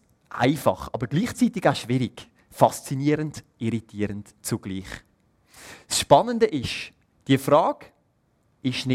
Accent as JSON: {"language": "German", "town": "Wohlen", "region": "Aargau", "country": "Switzerland", "lives_now": "Basel, Switzerland", "said": "Ich bin 28 und … Ich komme aus Wohlen, das liegt im Kanton Aargau. Ich wohne aber seit 5 Jahren in Basel, weil ich dort Theologie studiere."}